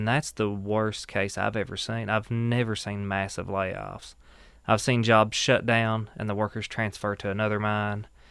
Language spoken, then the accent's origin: English; Whitesburg, Kentucky, United States; a 29-year-old coal miner with 9 years' experience, and I'm from Whitesburg, Kentucky.